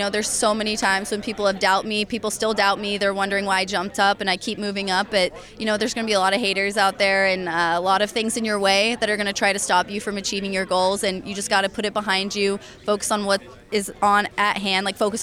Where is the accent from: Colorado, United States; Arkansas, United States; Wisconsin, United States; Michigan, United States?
Colorado, United States; You know, I grew up in Colorado, so I was four-wheeling, snowmobiling, doing outdoorsy, you know, motorized vehicle things